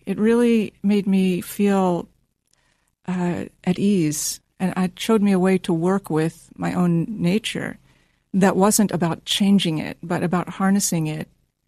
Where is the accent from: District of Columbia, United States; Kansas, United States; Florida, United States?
District of Columbia, United States; Washington; Washington, D.C.